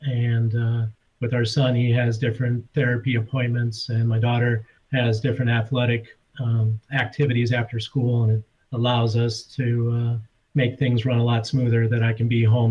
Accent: Marshfield, Wisconsin, United States; in our hometown, in my hometown in Marshfield, Wisconsin.

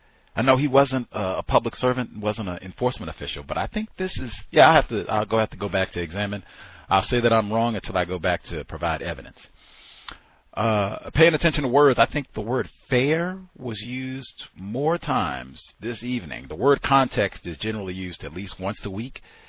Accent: Virginia, United States; born there; I was born in Virginia, talked about before, so I'm familiar with VMI, knew a number of folks that I went to high school with who went to VMI

